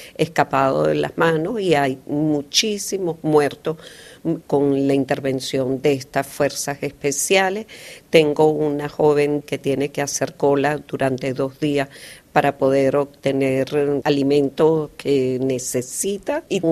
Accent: Venezuela; now in France; porque soy venezolana y estando aquí en Francia sentí una gran angustia

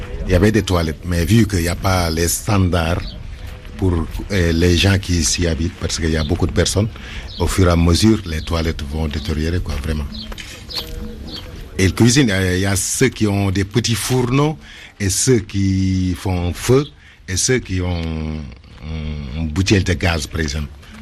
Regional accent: Senegal; now in Italy; je suis sénégalais et je vis en Italie depuis 8 ans.

